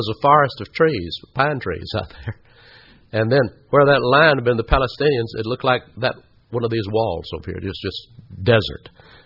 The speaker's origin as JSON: {"language": "English", "town": "Atlanta", "region": "Georgia", "country": "United States", "tie": "born or raised there", "said": "When I was a boy growing up in Atlanta"}